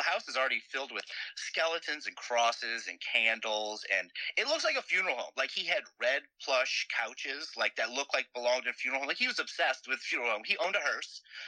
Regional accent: New Orleans, Louisiana, United States; This was in New Orleans. I'm from New Orleans originally.

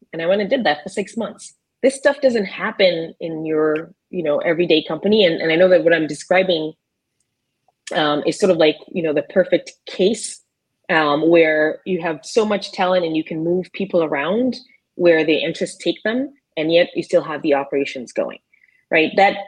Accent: Kenya; And, you know, I'm from Kenya.

